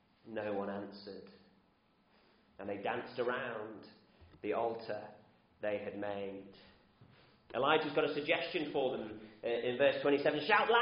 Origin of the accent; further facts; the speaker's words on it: England, United Kingdom; But I'll make a confession to you as an English football supporter.